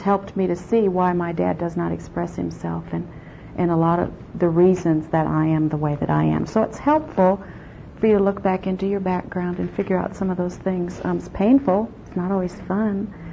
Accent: South Dakota, United States; I grew up in South Dakota on a ranch 35 miles out in the country. The only thing that's there is cattle. There are no people. There are no trees. Just my little family and cattle.

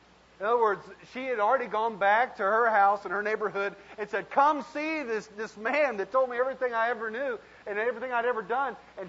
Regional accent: Texas, United States; You know, I grew up in West Texas.

